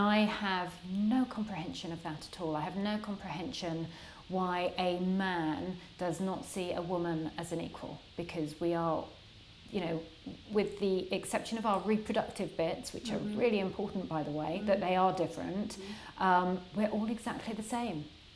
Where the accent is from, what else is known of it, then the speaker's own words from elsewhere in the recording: United Kingdom; I'm British. I'm very dull.